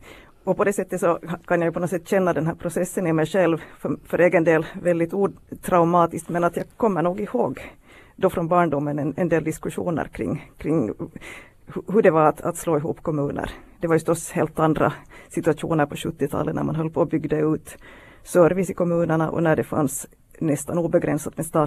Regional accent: Esse, Ostrobothnia, Finland; born there; Jag är faktiskt född i Esse kommun som inte finns längre utan blev en del av Pedersåret 1977.

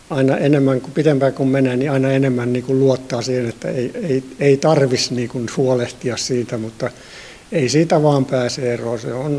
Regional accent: Mäntsälä, Uusimaa, Finland; mä oon Mäntsälästä kotoisin.

